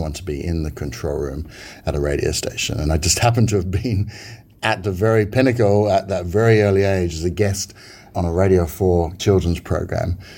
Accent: England, United Kingdom; Just a typical suburban boy, growing up in the Northern Home Counties and sort of finding my way, like I'm sure we all do.

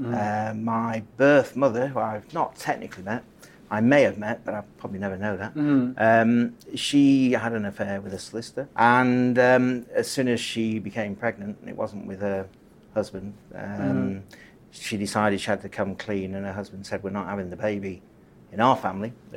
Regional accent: the north of England, United Kingdom; moved away as an adult; now in London, United Kingdom; Well, it all started in the north of England. I mean, I'm from the north, I'm not from London. Came down here when I was 19 in search of all the streets paved with gold, as they say.

